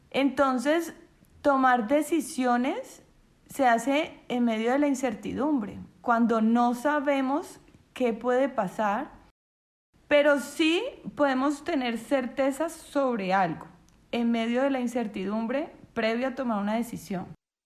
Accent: Colombia; now in Dominican Republic; Cuando estábamos saliendo de Colombia para venir acá a República Dominicana, llegando a Santo Domingo, en mi país, el policía en el aeropuerto

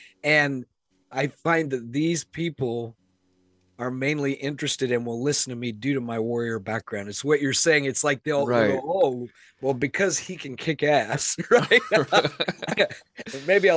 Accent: Southern United States, United States; Yeah, I grew up in the Bible Belt and you know, went to a Southern Baptist high school and college.

